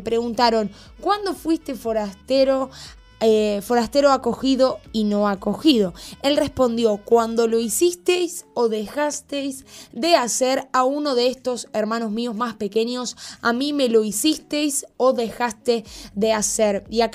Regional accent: Uruguay; Había cosas como uruguaya que no lo sabía

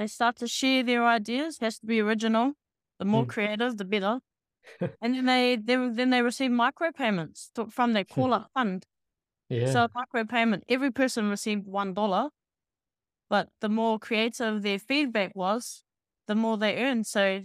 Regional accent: Auckland, New Zealand; and I'm from South Auckland.

